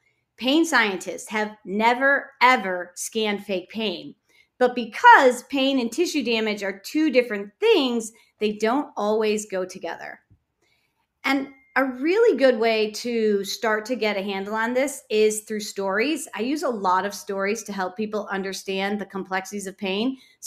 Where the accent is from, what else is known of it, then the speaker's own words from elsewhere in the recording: Buffalo, New York, United States; I'm actually from Buffalo, New York. So the land of snow, which we love and enjoy.